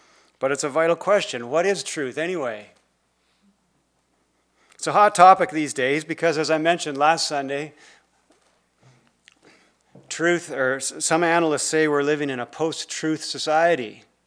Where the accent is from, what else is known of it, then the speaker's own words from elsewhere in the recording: Ontario, Canada; moved away as an adult; Because when I was 18, I came out west from Ontario to study at CMBC, Canadian Mennonite Bible College, and I signed up for a philosophy course with Professor Harry Huebner. I have no idea why a farm boy like me signed up for philosophy.